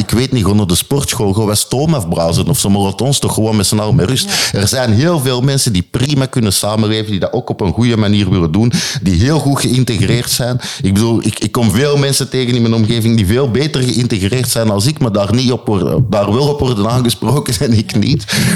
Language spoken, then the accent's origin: Dutch; Belgium; ik kom uit België